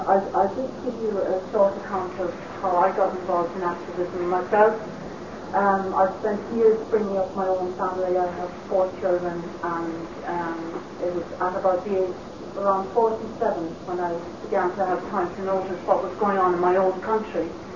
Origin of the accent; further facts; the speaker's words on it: Ireland; I think it's very, very important that we as Irish people remember our roots, and that we have a huge responsibility coming from where we are, from our, as I say, our long history of oppression